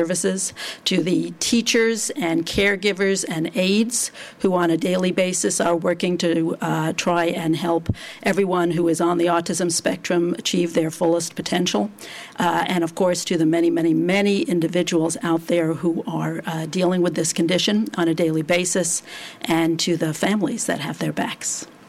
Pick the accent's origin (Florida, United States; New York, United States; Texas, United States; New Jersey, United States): New York, United States; some iconic buildings like the Empire State Building in my hometown of New York were lit up with blue lights